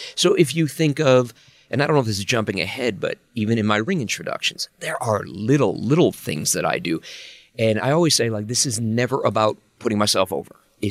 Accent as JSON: {"language": "English", "town": "Chicago", "region": "Illinois", "country": "United States", "tie": "born or raised there", "said": "I grew up in Chicago. That's how I always said Chicago."}